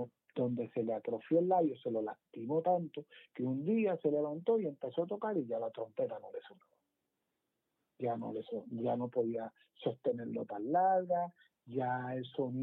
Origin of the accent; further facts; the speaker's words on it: Ponce, Puerto Rico; moved away; Bueno, realmente cuando yo me fui de Ponce, ya yo había tocado con orquestas como